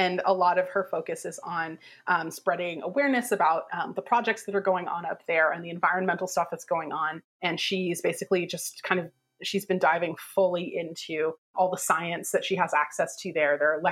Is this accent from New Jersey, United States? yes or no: no; Berkeley, California, United States; I grew up in Berkeley in California, and on, you know, sort of special weekends, my family would go out to San Francisco